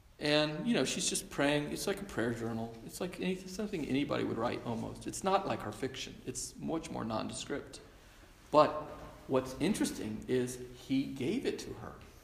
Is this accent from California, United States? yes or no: no; Georgia, United States; I'm from Georgia, so it doesn't follow axiomatically that I would be a Flannery O'Connor devotee